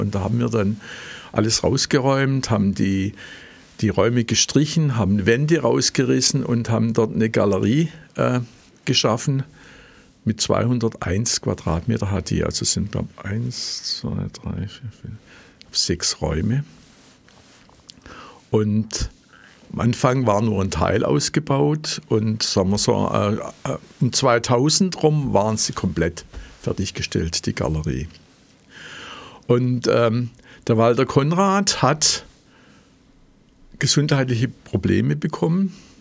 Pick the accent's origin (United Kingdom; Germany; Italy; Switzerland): Germany; Schwäbisch Hall, Baden-Württemberg; now in Gaildorf, Germany; Ich komme eigentlich aus Schwäbisch Hall und bin nach Geildorf gezogen, aus beruflichen Gründen, weil ich da schneller in Stuttgart bin. Ich habe lange in Stuttgart gearbeitet.